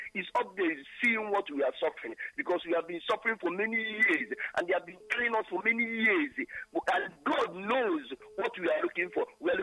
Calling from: Germany

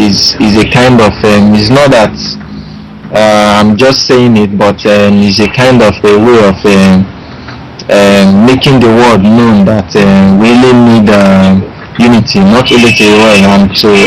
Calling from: Anambra, Nigeria; From Nigeria, Anambra State.

